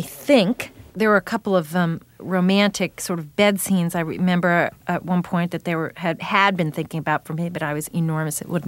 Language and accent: English; New York, United States; also born or lived in Washington, D.C.; I grew up in New York until I was about 7, and then I spent a lot of time in New York because my father lived there and continues to live there.